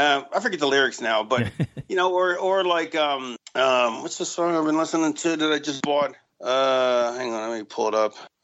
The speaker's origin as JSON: {"language": "English", "town": "Philadelphia", "region": "Pennsylvania", "country": "United States", "said": "I grew up on Philly soul, because I'm from Philadelphia"}